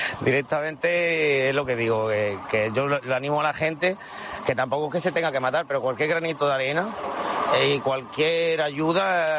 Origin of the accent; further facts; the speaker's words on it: Granada, Andalusia, Spain; yo vivo mucho la Semana Santa en mi tierra de Granada Y la verdad es que de vez en cuando, cuando yo estoy allí en mi tierra, pues voy, le canto la saeta a mi Cristo